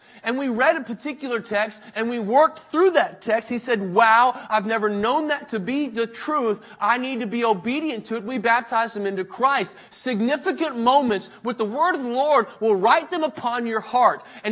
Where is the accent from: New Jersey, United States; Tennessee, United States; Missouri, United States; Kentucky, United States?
Kentucky, United States; I'm from Kentucky. Some snow and ice doesn't scare me at all.